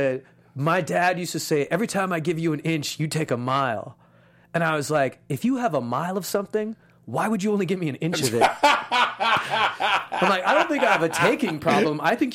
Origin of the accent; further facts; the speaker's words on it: Los Angeles, California, United States; I got a Muslim dad, a Jewish mom, and I grew up in East L.A.